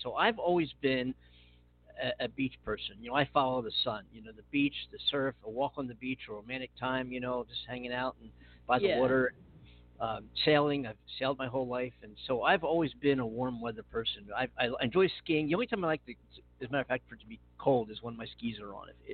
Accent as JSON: {"language": "English", "town": "Philadelphia", "region": "Pennsylvania", "country": "United States", "tie": "born or raised there", "said": "I grew up in outside of Philadelphia, and, you know, Christmas is synonymous with it, winter and December and being cold, and you come to California"}